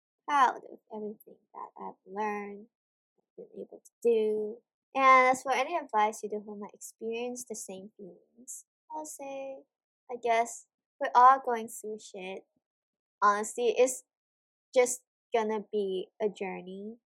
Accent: Hong Kong; I always say that. I make sure that is clear that you know that I'm from Hong Kong.

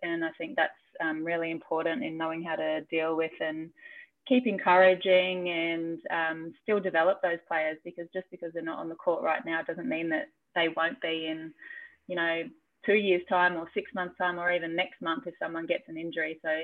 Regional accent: Umina, New South Wales, Australia; Well, I grew up in a place called Yumina, which is on the central coast of New South Wales, about an hour-ish north of Sydney

